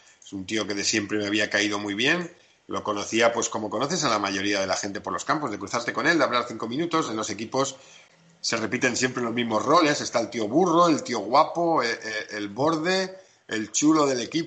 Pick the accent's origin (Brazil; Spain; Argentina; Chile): Spain; Balearic Islands; cuando volví a mi tierra, a Mallorca, pues seguí jugando aquí.